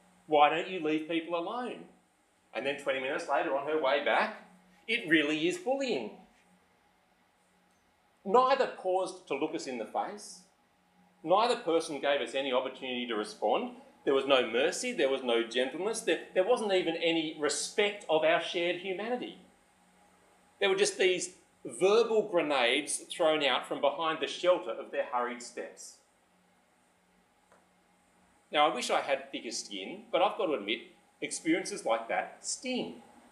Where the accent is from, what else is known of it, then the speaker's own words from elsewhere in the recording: Sydney, New South Wales, Australia; I grew up in Sydney, went to Macquarie University, and I stayed living at home fairly close to Macquarie Uni with my mum at the time